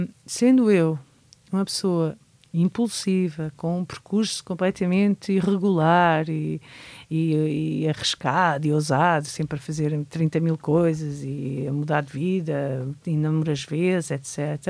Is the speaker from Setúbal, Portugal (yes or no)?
no; Chelas, Lisbon, Portugal; E cresci num meio muito agressivo. Portanto, o bairro social onde eu cresci, Chelas, tinha uma agressividade latente, permanente